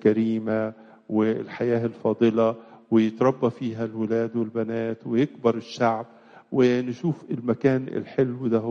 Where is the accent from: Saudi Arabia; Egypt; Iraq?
Egypt; لكن بلادنا مصر لها خصوصية